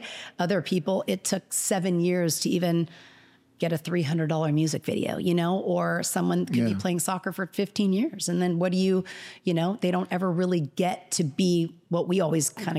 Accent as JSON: {"language": "English", "region": "California", "country": "United States", "tie": "born or raised there", "said": "being that I grew up in Orange County and the business was 45 minutes away."}